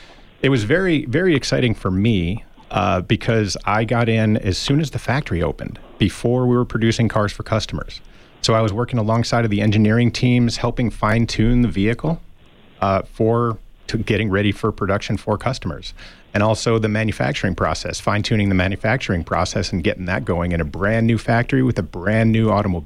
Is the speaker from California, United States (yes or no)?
no; Buffalo, New York, United States; moved away as an adult; now in Tucson, United States; I moved to Arizona, so I grew up in Buffalo, New York, outside of Buffalo, New York, and I graduated high school and ran away from home with a girl. Ended up in Arizona